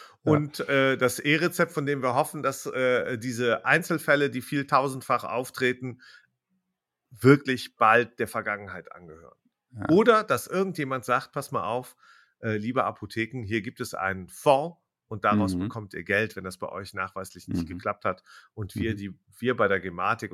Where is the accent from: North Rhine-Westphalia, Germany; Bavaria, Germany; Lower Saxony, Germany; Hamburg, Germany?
North Rhine-Westphalia, Germany; Jülich; das ist die Einwohnerzahl meiner Heimatstadt Jülich.